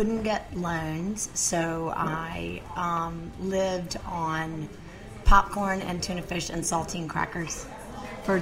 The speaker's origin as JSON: {"language": "English", "town": "Alexandria", "region": "Louisiana", "country": "United States", "said": "I'm from Alexandria, Louisiana, which is Rapides Parish, which I know most people in Orleans have never heard of."}